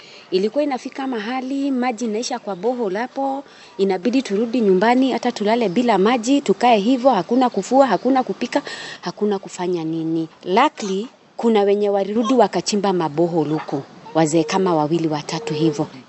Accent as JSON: {"language": "Swahili", "region": "Kajiado County", "country": "Kenya", "said": "natoka Kajiado North Rolwa Ward, mahali panaitwa Burbu location, Kariobangi ama Forest View."}